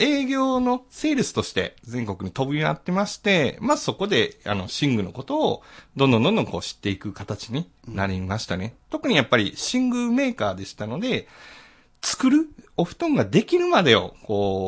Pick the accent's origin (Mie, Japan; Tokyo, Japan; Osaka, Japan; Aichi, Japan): Osaka, Japan; now in Sanjō, Japan; これ私、これ今、方言出てるかもしれないですけど、実は大阪でして。